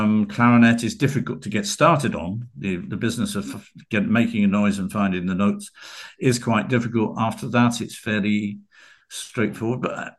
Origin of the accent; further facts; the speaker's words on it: Portsmouth, South East England, United Kingdom; born there; Well, I was born in Portsmouth in the UK.